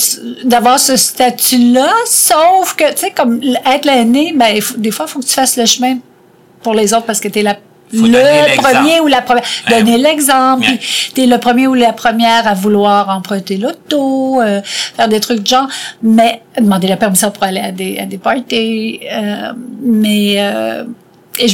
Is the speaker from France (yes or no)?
no; Aubert-Gallion, Quebec, Canada; Alors maintenant, je viens d'Aubert-Gallion.